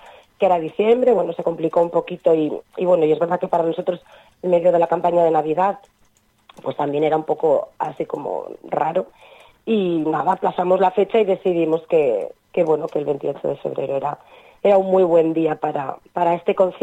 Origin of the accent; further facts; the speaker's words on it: Laredo, Cantabria, Spain; soy de Laredo, vivo en Laredo, he sido muchos años vecina en el mismo barrio que Manolito y que Isabelita